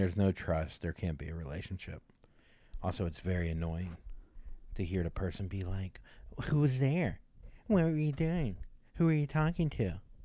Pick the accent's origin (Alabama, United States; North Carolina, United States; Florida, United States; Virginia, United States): Florida, United States; I'm from Florida.